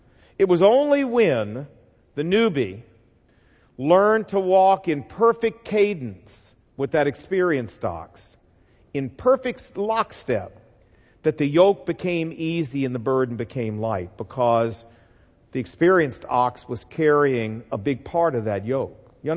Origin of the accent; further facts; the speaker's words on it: the South, United States; I'm from the South, can y'all tell?